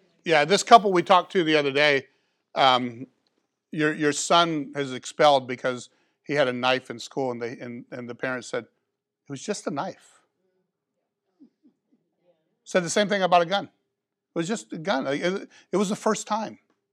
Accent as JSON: {"language": "English", "town": "Clearwater", "region": "Florida", "country": "United States", "tie": "born or raised there", "said": "When I was in high school, I grew up in Clearwater, so we had guns in the back of the trucks. That was normal. That was in Clearwater."}